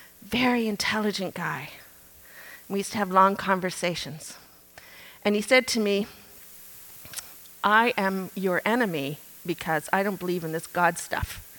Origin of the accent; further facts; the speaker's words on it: Dartmouth, Nova Scotia, Canada; I grew up in Dartmouth, Nova Scotia